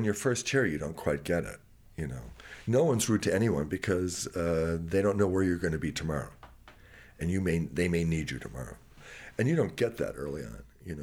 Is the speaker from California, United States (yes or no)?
no; Wisconsin, United States; I'm fresh from Wisconsin.